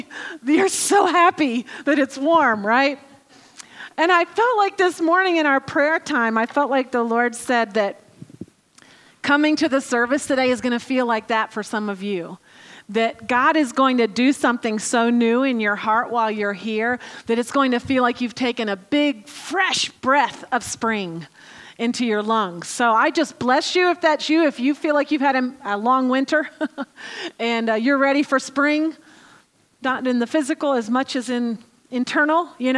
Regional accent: the South, United States; I was brought up in the South, but after an Ohio winter

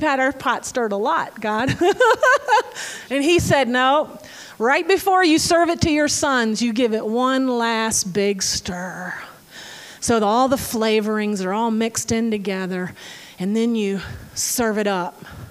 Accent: the South, United States; Some of you know I was brought up in the South.

